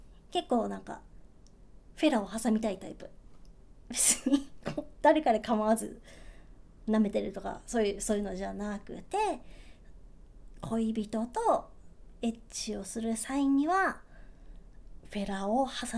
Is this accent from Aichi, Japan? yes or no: yes; Nagoya, Aichi, Japan; 出身地はね、愛知県です。東京と大阪の間。そう、愛知県ってさ、なんかたまにどこって言われて、でなんか名古屋って言うとみんなわかるんだけど